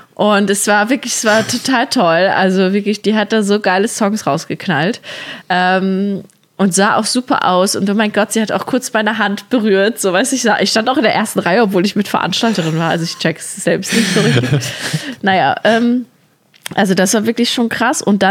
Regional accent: Plettenberg, North Rhine-Westphalia, Germany; in meiner Heimatstadt Plettenberg

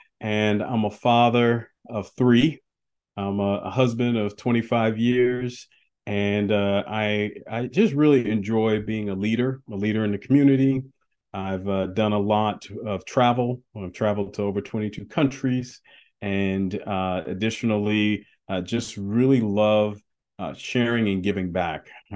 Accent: Charleston, South Carolina, United States; if I only had the context of where I grew up here in Charleston, South Carolina.

